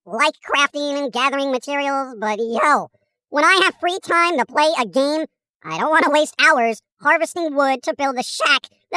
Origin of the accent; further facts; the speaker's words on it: England, United Kingdom; because I'm English, you know?